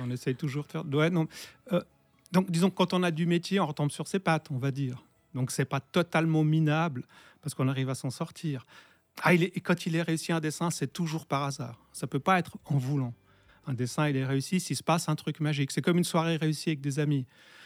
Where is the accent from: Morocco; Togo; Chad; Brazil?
Brazil; now in France; je n'ai pas vu beaucoup de films quand j'étais jeune au Brésil. Au Brésil, j'ai vu 3 films.